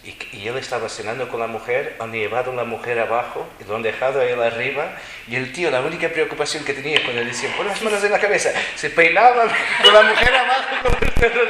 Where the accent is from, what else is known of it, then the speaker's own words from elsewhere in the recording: Portugal; Spanish is a second language; que soy portugués. Nosotros nos peinamos mucho.